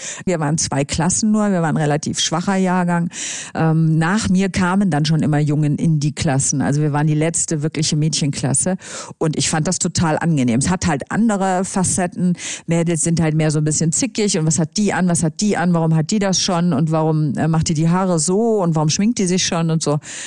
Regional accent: Cologne, North Rhine-Westphalia, Germany; Ich komme ja eigentlich aus Köln und ich finde Eishockey schon immer toll.

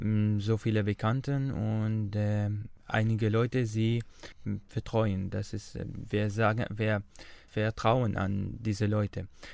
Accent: Syria; German is a second language; Wir sind keine Fremde, wir sind Syrer auch

